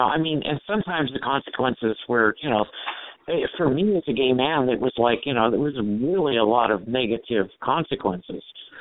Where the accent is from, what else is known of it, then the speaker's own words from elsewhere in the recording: San Francisco, California, United States; I grew up in San Francisco, and I had parents, I had a mother, and grandparents and uncles